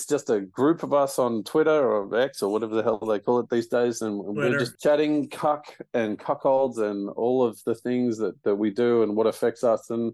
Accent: Australia; accent: Australian; because you can tell from my ridiculous accent, I am an Aussie.

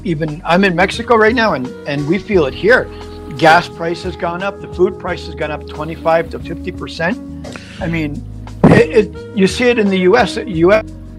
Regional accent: Germany; I'm not responsible for the Holocaust because I'm from Germany.

